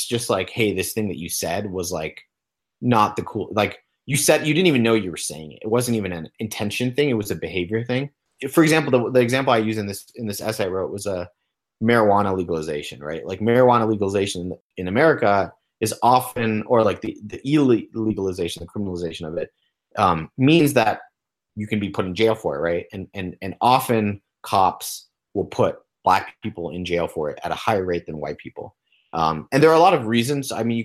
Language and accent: English; Long Island, New York, United States; born there; I was born on Long Island.